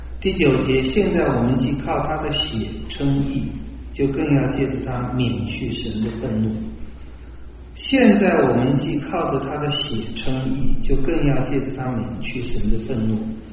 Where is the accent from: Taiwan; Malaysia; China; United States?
China; 我们中国人都吃血补血，吃肝补肝，吃脑补脑